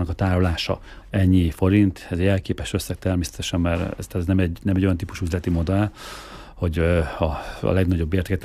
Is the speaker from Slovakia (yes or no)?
no; Miskolc, Borsod-Abaúj-Zemplén, Hungary; miskolciak, mi furák vagyunk egy kicsikét, mi nagyon büszkék vagyunk, és nagyon büszkék vagyunk arra, hogy miskolciak vagyunk